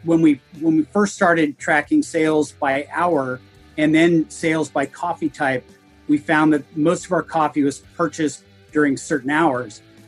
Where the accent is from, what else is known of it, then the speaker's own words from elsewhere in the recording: Issaquah, Washington, United States; from Issaquah, Washington.